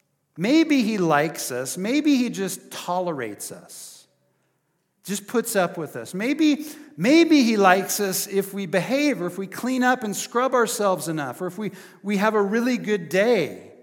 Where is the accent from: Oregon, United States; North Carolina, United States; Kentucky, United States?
Oregon, United States; Prineville; Well, I'm from Prineville.